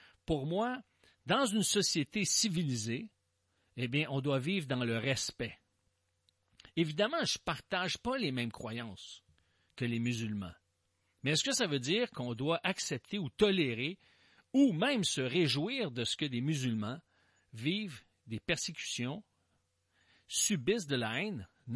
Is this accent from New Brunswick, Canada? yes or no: no; Quebec, Canada; en tant que citoyen, en tant que Québécois, en tant que membre de cette démocratie nord-américaine